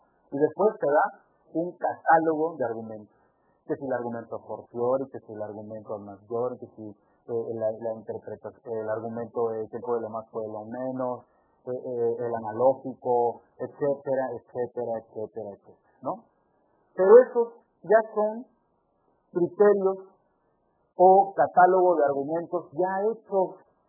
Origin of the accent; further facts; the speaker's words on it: United States; me refiero a nosotros como americanos